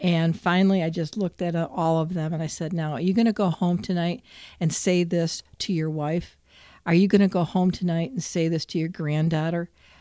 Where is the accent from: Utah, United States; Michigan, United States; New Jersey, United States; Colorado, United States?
Michigan, United States; And I grew up in the Detroit area, which is code for didn't live in Detroit. I was grew up in a suburb.